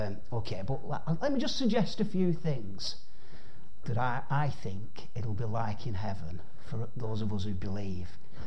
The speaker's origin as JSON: {"language": "English", "town": "Bolton", "region": "North West England", "country": "United Kingdom", "accent": "Boltonese", "said": "I only speak English. I only speak Boltonese, actually, as English."}